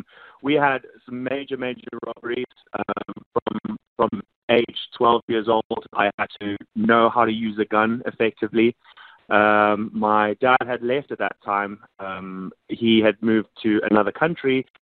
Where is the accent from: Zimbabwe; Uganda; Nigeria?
Zimbabwe; born there; I was born in Zimbabwe. Very far from home at the moment. that little landlocked country with absolutely nothing to do with yachting.